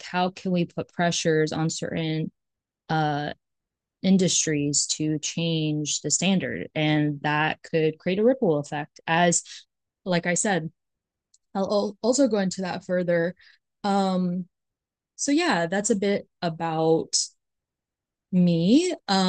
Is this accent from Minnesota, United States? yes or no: no; Chelsea, New York, United States; I feel like I grew up so blessed to be surrounded by different people, especially growing up in Chelsea, which is a super queer neighborhood.